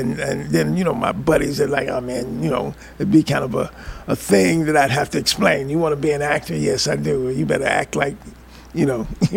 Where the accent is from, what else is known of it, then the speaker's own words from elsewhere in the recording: St. Louis, Missouri, United States; now in Los Angeles, United States; And I wasn't going to go back to St. Louis, which is my hometown. I was going to go to Los Angeles and give it a shot.